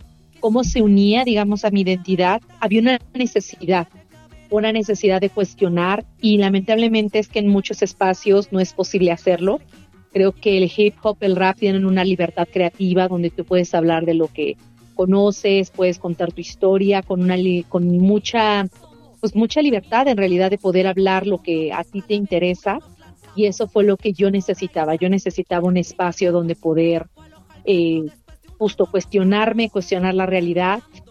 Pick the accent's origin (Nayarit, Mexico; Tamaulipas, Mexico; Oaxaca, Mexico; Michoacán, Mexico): Oaxaca, Mexico; también como una mujer zapoteca, creciendo en la ciudad, creciendo en la periferia de Oaxaca